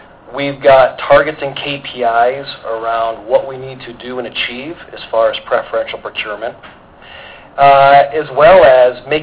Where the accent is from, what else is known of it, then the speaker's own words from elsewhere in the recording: South Africa; As far as we're concerned, we're proudly South African, and we'll continue to be.